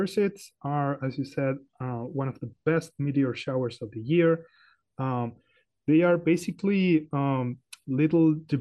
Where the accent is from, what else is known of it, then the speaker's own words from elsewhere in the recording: Chile; because I am originally from Chile, so I'm from South America, the southern hemisphere, so we have another whole different sky with different constellations and objects.